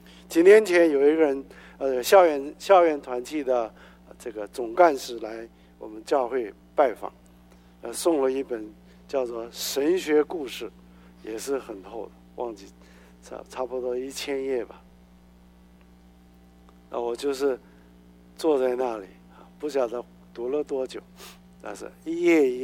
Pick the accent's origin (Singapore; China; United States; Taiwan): China; 那我们中国人老一辈的父亲对儿子，你他说什么就要听，对不对？